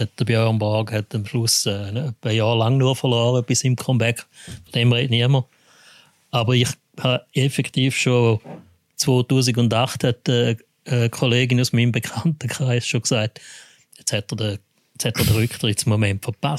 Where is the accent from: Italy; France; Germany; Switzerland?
Switzerland; Also ich glaube, bei uns in der Schweiz ist vor allem vielfach, habe ich immer gehört